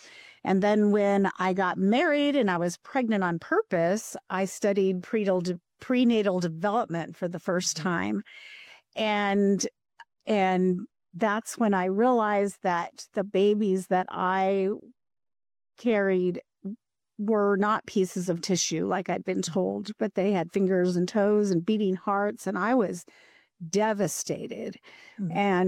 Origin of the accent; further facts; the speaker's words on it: Guatemala; I grew up in a Christian home. My parents were missionary Bible translators, and I grew up in Guatemala.